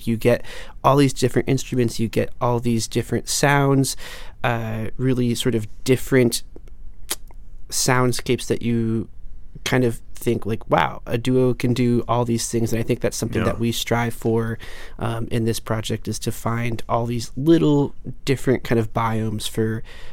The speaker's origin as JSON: {"language": "English", "town": "Bowling Green", "region": "Ohio", "country": "United States", "tie": "born or raised there", "said": "I grew up in Bowling Green, Ohio."}